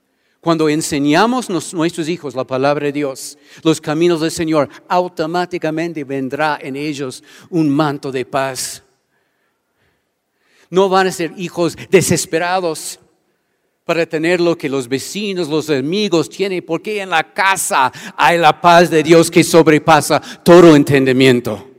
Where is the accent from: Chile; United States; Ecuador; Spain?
United States; Spanish is a second language; Yo sé que mis paisanos, los gringos, cuando sus hijos tienen 17, apenas 18 años, está así, fuera.